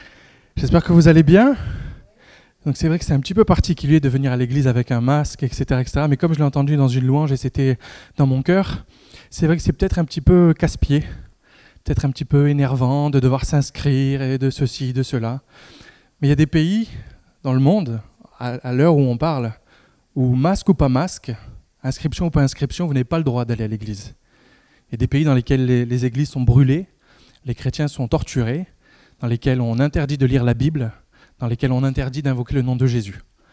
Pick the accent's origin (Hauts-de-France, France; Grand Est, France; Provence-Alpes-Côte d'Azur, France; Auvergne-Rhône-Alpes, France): Provence-Alpes-Côte d'Azur, France; Istres; also born or lived in England / United States; je suis d'ici, je suis né ici, je suis né à Istres quand il y avait encore une maternité à la clinique. Donc je suis un enfant du pays